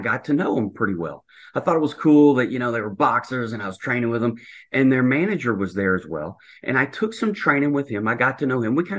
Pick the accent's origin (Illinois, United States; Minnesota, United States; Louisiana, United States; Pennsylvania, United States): Louisiana, United States; Well, I'm originally from North Louisiana, and so I consider myself a little bit redneck with a bit of Southern charm in there.